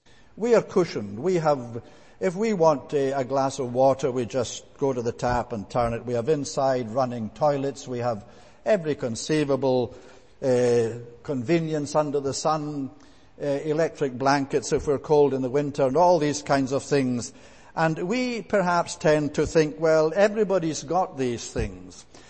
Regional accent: Scotland, United Kingdom; Growing up in Scotland after the war, we thought we were poor, and by present-day standards, we probably were.

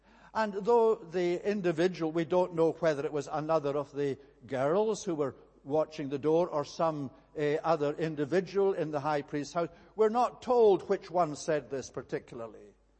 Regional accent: Scotland, United Kingdom; I am a Scotsman. And not only a Scotsman, but they know that I'm a Highlander Scotsman. I don't come from the lowlands of Scotland. I come from the mountains of Scotland. And not only the mountains, but the west coast mountains of Scotland.

